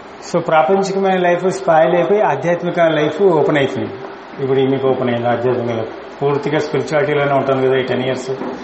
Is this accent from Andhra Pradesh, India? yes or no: no; Warangal, Telangana, India; now in Hyderabad, India; So మొత్తం నా study అంతా అక్కడే జరిగింది, వరంగల్లోనే పెరిగాను. హైదరాబాద్లో 2000 నుంచి ప్రాక్టీస్ చేశాను ఆడిటర్.